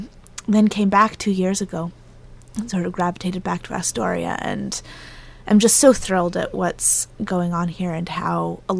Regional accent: Nova Scotia, Canada; born there; I was born in Nova Scotia, but for all intents and purposes, this is home. I grew up here from a pretty early age

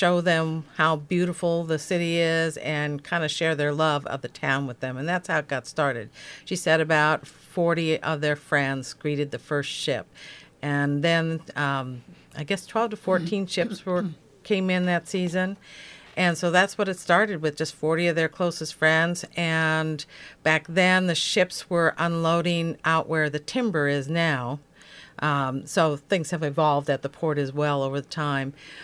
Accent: Seattle, Washington, United States; now in Astoria, United States; And basically, I grew up in the Seattle area, in Seattle and Mercer Island, and spent a little time in Northern California, a little time in Salem, and this is now home.

